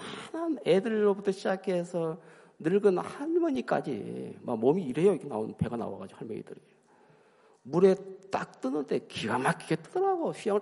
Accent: Yeosu, South Jeolla, South Korea; 저는 이제 고향이 여수인데 여수 맑을 여자 물수자 물이 맑다고 해서 여수거든요.

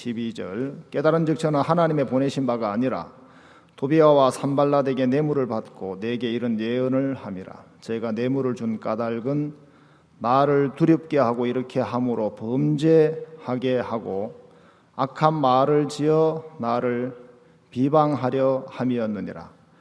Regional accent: Jeongeup, North Jeolla, South Korea; 그리고 저는 전라북도 정읍에서 왔습니다. 그 정읍 전주가 엄청 덥거든요.

